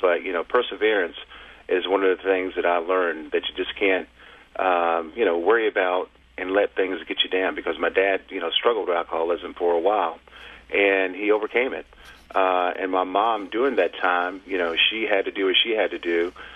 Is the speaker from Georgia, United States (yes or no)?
no; Lexington, Kentucky, United States; born there; also born or lived in Pittsburgh; now in San Diego, United States; I was originally born, I was born in Lexington, Kentucky, and my mom and dad … still reside in Lexington. And, when I was playing ball, I was in Pittsburgh, and then I moved back to Lexington. And now I live in San Diego